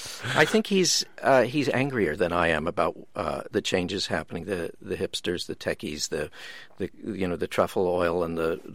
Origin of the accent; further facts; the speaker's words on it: New York, United States; I'm a Jew from New York